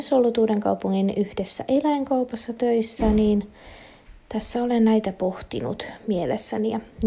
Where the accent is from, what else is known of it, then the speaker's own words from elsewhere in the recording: Uusikaupunki, Southwest Finland, Finland; koska olen kotoisin ihan uuden kaupungin Liepeeltä